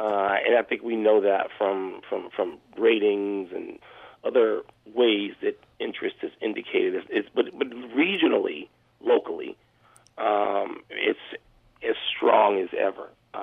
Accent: Chicago, Illinois, United States; don't try to convince me as a Chicagoan that there's no thread that is connecting 108 years

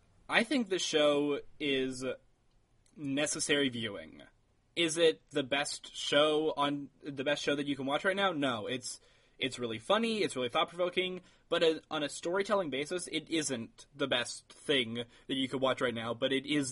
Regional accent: Tennessee, United States; I was raised in, I was raised in Tennessee

